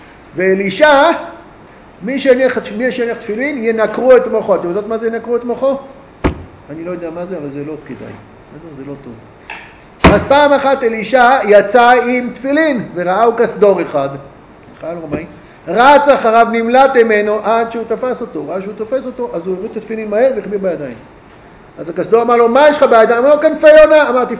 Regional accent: Ra'anana, Central District, Israel; אני חייתי, כשהייתי ילד, אני גרתי ברעננה, כמעט כל רעננה הייתה מעברות.

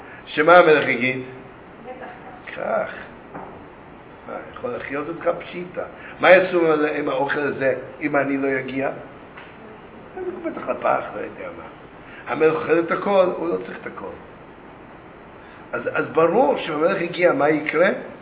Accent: Petah Tikva, Central District, Israel; אני גדלתי בפתח תקווה

